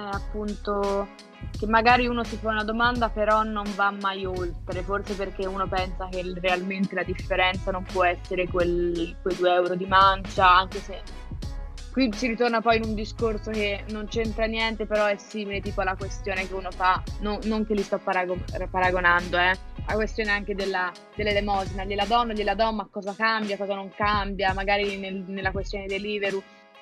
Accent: Grosseto, Tuscany, Italy; a Grosseto almeno da dove vengo io non sta funzionando

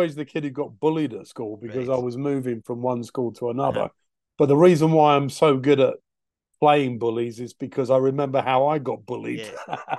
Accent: United States; born there; So, you know, I told you I was born in America.

